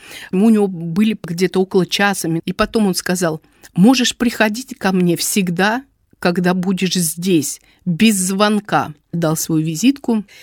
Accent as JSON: {"language": "Russian", "region": "Saint Petersburg", "country": "Russia", "said": "Я фотограф из Петербурга."}